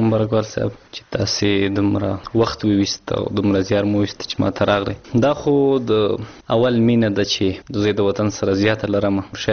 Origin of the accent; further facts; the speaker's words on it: Khyber Pakhtunkhwa, Pakistan; now in Qila Saifullah, Pakistan; د جنوبي وزیرستان اوسېدونکی یم او فلحال دلته جنوبي پښتونخوا ته راغلی یم چې دلته په کلا سیف الله کې ژوند کوم.